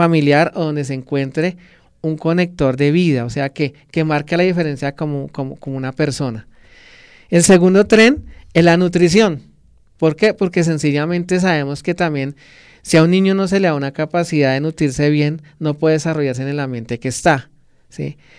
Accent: Soacha, Cundinamarca, Colombia; Yo me crié aquí en Soacha

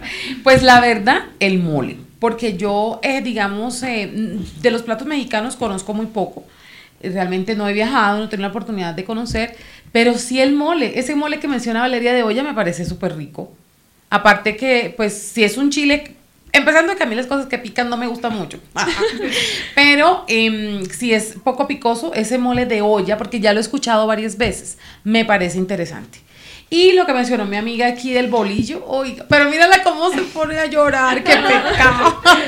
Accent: Cartagena, Bolívar, Colombia; O de mi tierra, yo soy de Cartagena de Indias

